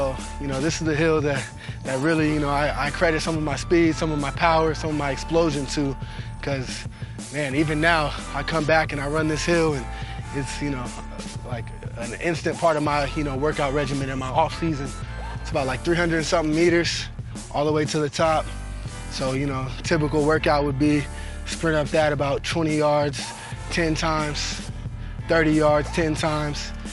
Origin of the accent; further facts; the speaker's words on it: Arizona, United States; take you guys to a couple of the hot spots that I grew up on in Arizona and take you to my high school.